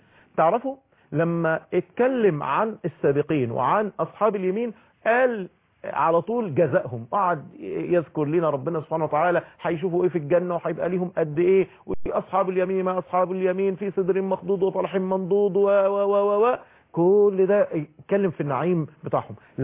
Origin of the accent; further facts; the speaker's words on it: Egypt; ايه اللي خلانا احنا في بلدنا مصر علينا ديون بالتريليونات؟